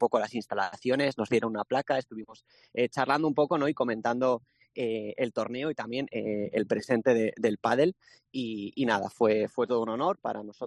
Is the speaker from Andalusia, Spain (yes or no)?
no; Navarre, Spain; una comunidad tan pequeñita como somos Navarra